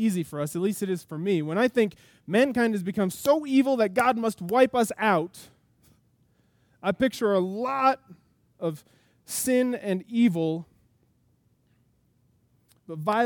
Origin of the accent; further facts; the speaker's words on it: United States; And I understand. I am an American male, so I understand.